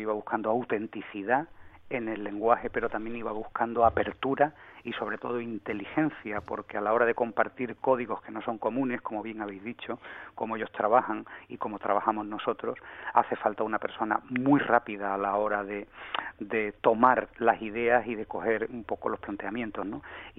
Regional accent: Seville, Andalusia, Spain; poder venir aquí a mi casa, a mi tierra, desde donde fuera, para trabajar con él. Era una excusa perfecta para pasar unos días en Sevilla

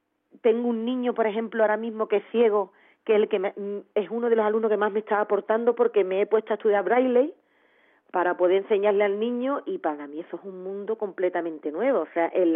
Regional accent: Jerez de la Frontera, Andalusia, Spain; Yo, afortunadamente, me crié en Jerez de la Frontera

